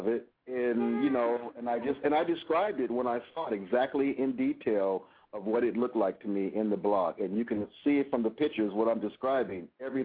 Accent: California, United States; Well, you know, I'm here in California. I'm from the Silicon Valley.

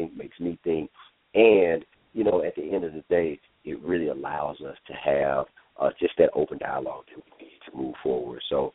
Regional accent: Chicago, Illinois, United States; Chicago. Like, that's the first thing I'm going to do as president. Like, I'm going to straighten out my hometown.

